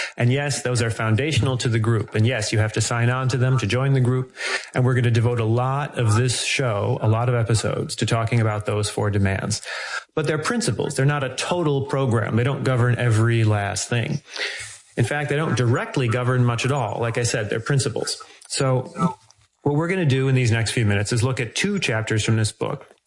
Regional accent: Midwest, United States; I'm from the Midwest, not from California.

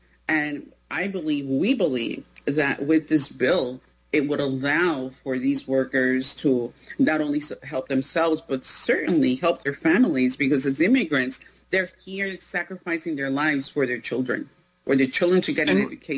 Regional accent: Venezuela; as an immigrant myself, I'm from Venezuela

